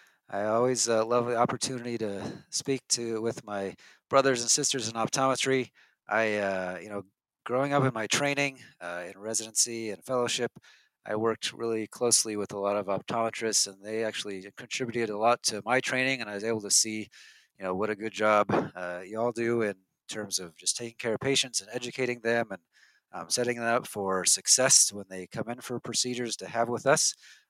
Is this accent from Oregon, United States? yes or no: yes; Oregon, United States; I grew up in Oregon. Both my wife and I are from Oregon.